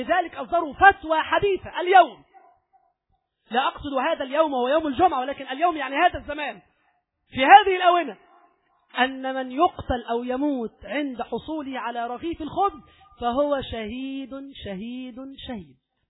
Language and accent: Arabic; Egypt; اللهم اجعل بلدنا مصر وسائر البلدان